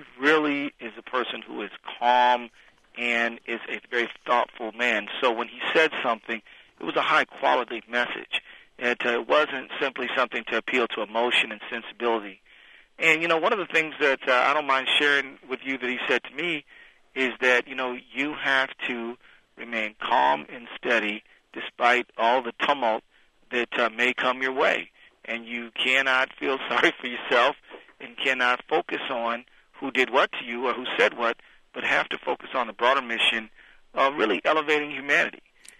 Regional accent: Minnesota, United States; I'm from Minnesota, but my parents are living in Detroit.

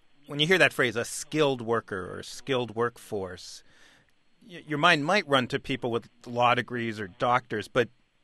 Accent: Manhattan, New York, United States; You know, I grew up in Manhattan.

